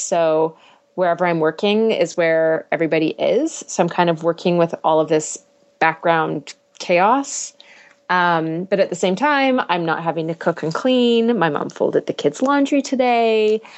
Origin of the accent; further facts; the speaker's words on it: Canada; now in United States; Canadian anymore. I'm like, well, I have lived in the States for 8 years. It is going to water down my accent eventually.